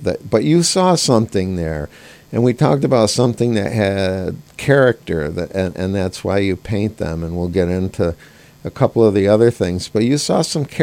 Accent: Gloversville, New York, United States; I mean, I grew up in Gloversville

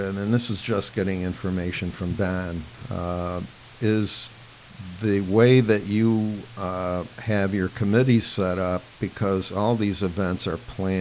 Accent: Gloversville, New York, United States; But I grew up in Gloversville, and he does a lot of stuff down there.

